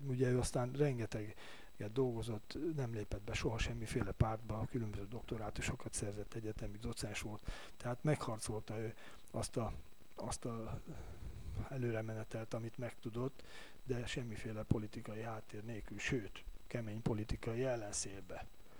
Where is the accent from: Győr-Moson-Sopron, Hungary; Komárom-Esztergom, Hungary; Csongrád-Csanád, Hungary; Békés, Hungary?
Győr-Moson-Sopron, Hungary; Sopron; born there; és én már Sopronba születtem